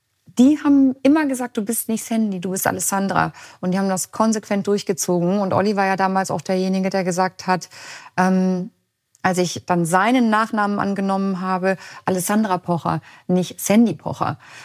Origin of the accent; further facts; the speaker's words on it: Munich, Bavaria, Germany; Und ich bin in München aufgewachsen, wo die Durchschnittsmutter blond und blauäugig ist und weiß.